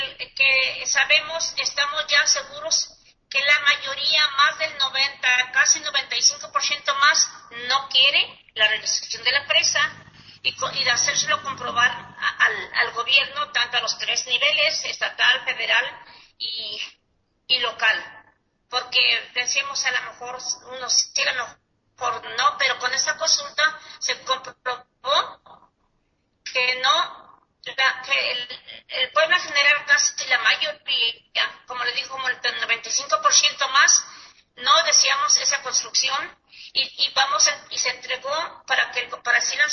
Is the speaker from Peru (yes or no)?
no; Temaca, Jalisco, Mexico; Soy de Temaca, vengo aquí para desmentirlo